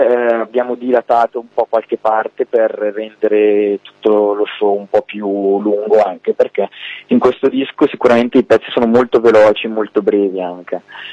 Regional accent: Lecco, Lombardy, Italy; Sì, siamo di Lecco.

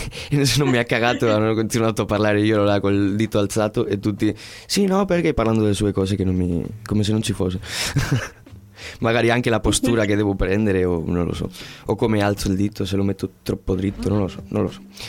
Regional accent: Spain; Italian is a second language; now in Italy; io faccio più fatica da spagnolo qua in Italia a fare qualche scherzo, qualche roba.

